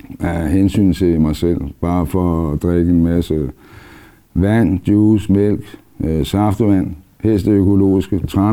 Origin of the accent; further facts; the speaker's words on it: Copenhagen, Capital Region of Denmark, Denmark; born there; og jeg er 56, og jeg er født her på Vesterbro